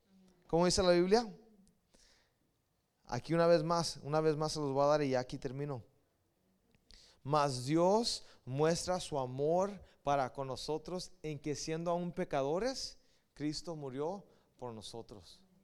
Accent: Los Angeles, California, United States; nosotros crecimos en Boa Heights. Había una casa donde vivíamos arriba en la Wabash.

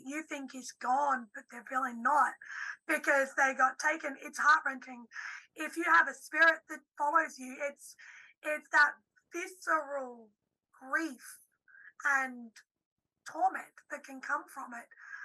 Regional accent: Australia; as an Australian, as someone who's very much a heavy supporter of the First Nations people here in Australia

